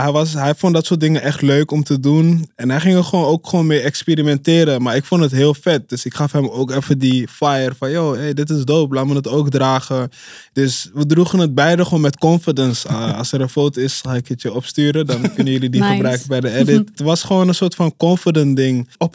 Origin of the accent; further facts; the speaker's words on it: Amsterdam, North Holland, Netherlands; ik groeide op in Amsterdam-Oost bij de Dappermarkt, Muiderpoort.